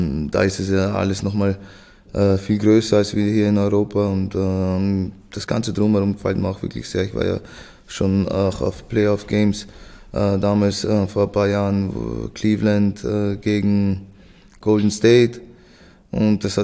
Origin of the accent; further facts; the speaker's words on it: Vienna, Austria; Ich bin ja in Wien geboren, da aufgewachsen